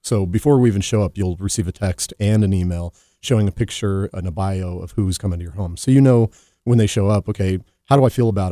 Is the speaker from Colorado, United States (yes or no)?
yes; Colorado Springs, Colorado, United States; also born or lived in Kansas; Not quite. Started in Kansas, but as a kid, I was moved to Colorado, and I just love it.